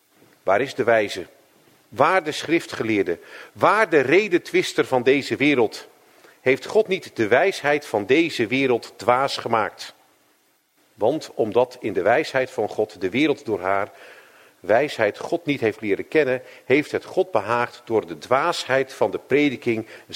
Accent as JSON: {"language": "Dutch", "town": "Ridderkerk", "region": "South Holland", "country": "Netherlands", "said": "Mijn roots liggen in Ridderkerk en Ridderkerk ligt onder de rook van Rotterdam."}